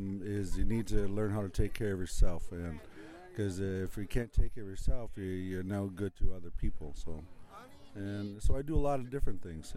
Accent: Minneapolis, Minnesota, United States; born there; now in Duluth, United States; Well, I was born in Minneapolis. I'm a member of Red Lake.

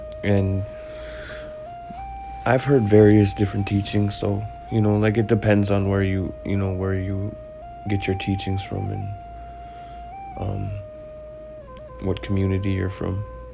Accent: Leech Lake Reservation, Minnesota, United States; I am Bear Clan, and I am from the Leech Lake Reservation, sharing with you the rich history, teachings, traditions, and stories of the Ojibwe people

